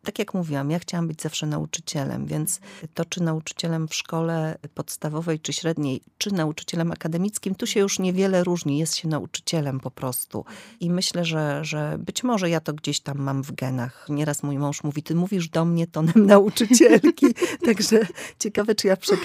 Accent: Ostrów Wielkopolski, Greater Poland Voivodeship, Poland; ja pochodzę z Ostrowa Wielkopolskiego, zakładałam, że wrócę do Ostrowa i będę nauczycielem.

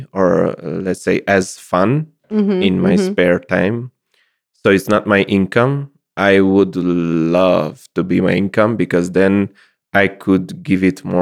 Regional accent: Romania; born there; first language Hungarian; English is a second language; So my grandparents remained in Romania. So I was born a Hungarian in Romania.

